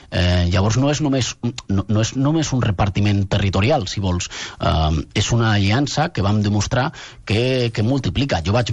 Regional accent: Madrid, Community of Madrid, Spain; Jo a la meva promesa ja ho vaig fer i sóc de Madrid

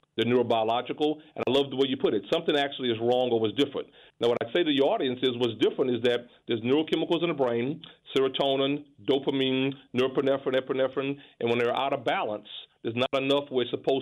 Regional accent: Beaumont, Texas, United States; now in Louisiana, United States; I'm from the South. I'm from Beaumont, Texas. Very proud of it. Happy to be here in Louisiana. I'm a new guy here.

